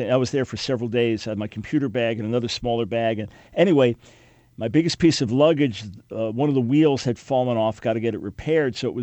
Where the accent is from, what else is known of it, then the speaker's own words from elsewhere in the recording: New York, United States; I was from New York.